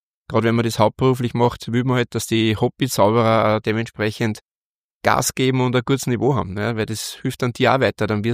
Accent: Linz, Upper Austria, Austria; born there; now in Weizenkirchen, Austria; ich bin eigentlich ein gebürtiger Linzer, wohne jetzt aber in Weizenkirchen, Vater von zwei erwachsenen Töchtern und schon Opa sogar mit meinen 54 Jahren.

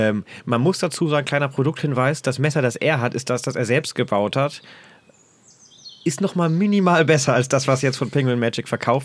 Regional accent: Braunschweig, Lower Saxony, Germany; aus meinen ursprünglichen Zirkeln, wo ich herkomme, Braunschweig

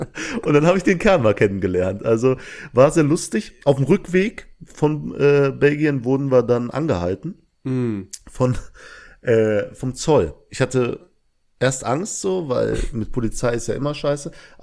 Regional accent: Langweiler, Germany; Und ich sage, ja, ich komme aus Langweiler.

